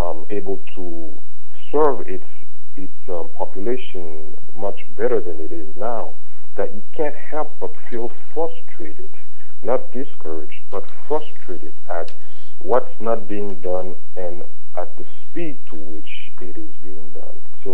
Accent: Haiti; ever since I was growing up in Haiti, I've seen people in adverse situations, and one common denominator I think that a lot of Haitians have is their

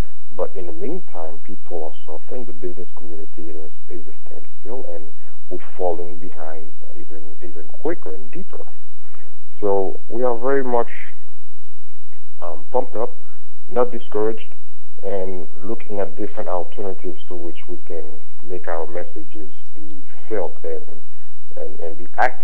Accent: Haiti; ever since I was growing up in Haiti, I've seen people in adverse situations, and one common denominator I think that a lot of Haitians have is their

